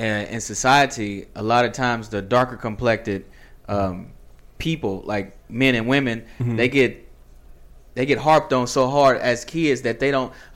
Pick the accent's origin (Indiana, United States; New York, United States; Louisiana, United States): Indiana, United States; Indianapolis; I'm from Indianapolis … from Indianapolis.